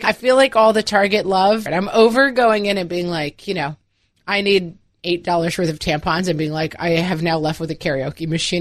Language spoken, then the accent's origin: English; Ireland; I'm a bog person genetically. I belong in like a wet, marshy place. I'm just an Irish bog person to my core.